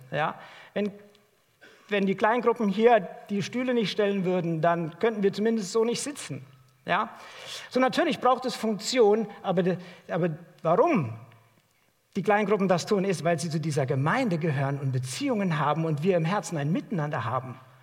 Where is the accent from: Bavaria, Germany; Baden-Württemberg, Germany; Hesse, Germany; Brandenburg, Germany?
Hesse, Germany; moved away as an adult; now in Dresden, Germany; Ich selbst bin vor vielen Jahren nach Dresden gekommen. Ich komme ursprünglich aus Hessen und bin dann durch das Studium hierher gezogen